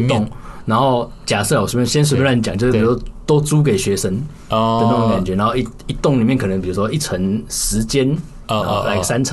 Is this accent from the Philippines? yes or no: no; Taiwan; 但是以我们台湾人角度看的时候，